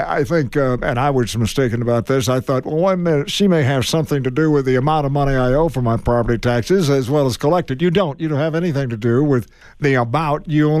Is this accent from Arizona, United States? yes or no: yes; Tucson, Arizona, United States; in my hometown of Tucson, Arizona